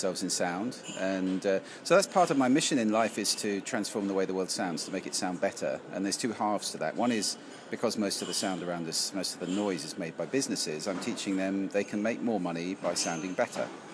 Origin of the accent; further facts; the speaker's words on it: South East England, United Kingdom; I'm from, well, geographically, Surrey.